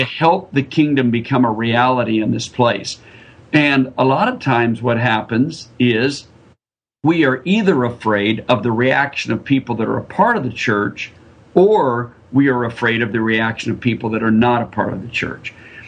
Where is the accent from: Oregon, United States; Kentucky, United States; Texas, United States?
Oregon, United States; also born or lived in Indiana; now in Georgia, United States; Yep. I grew up in Oregon. And of course, you know, that is a different culture that I grew up in.